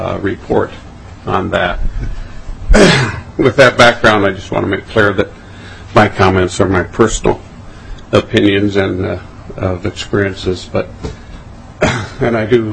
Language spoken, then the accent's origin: English; Woodbury, Minnesota, United States; from Woodbury. I'm the former mayor of Woodbury.